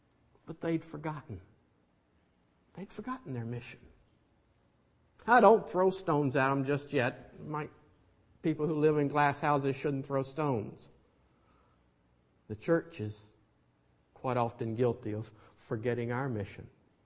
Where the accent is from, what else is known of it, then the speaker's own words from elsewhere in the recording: Tennessee, United States; I'm from Tennessee originally.